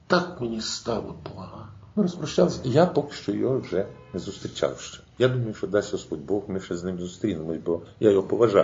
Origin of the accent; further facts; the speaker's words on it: Uman, Cherkasy Oblast, Ukraine; Я сам з Уманщини. Так, я ще Каштини, Уманський гайдамак.